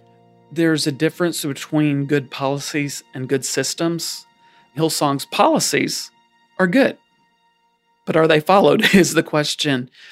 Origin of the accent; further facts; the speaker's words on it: Louisiana, United States; I grew up in South Louisiana, and my dad was a minister.